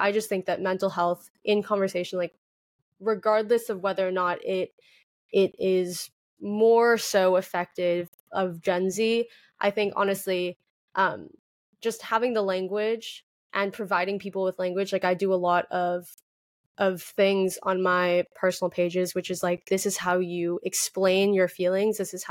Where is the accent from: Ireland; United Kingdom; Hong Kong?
Hong Kong; now in Los Angeles, United States; Even coming from such an international city like Hong Kong, moving